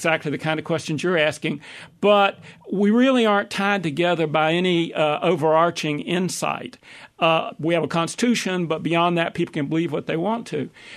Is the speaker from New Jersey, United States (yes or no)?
no; Hickory, North Carolina, United States; I grew up in Hickory, North Carolina.